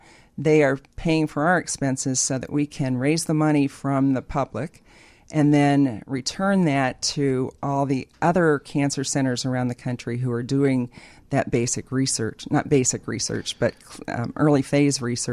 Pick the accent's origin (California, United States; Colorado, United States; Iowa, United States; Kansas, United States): Kansas, United States; Well, I'm originally from Kansas, so I am Dorothy.